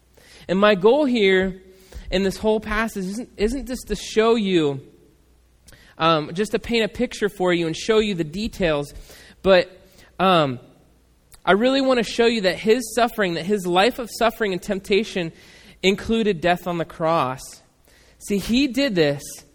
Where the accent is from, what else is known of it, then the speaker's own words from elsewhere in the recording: Newark, United States; we grew up in Newark, so it's a little redneck town, you know? There's a lot of racism that goes on there.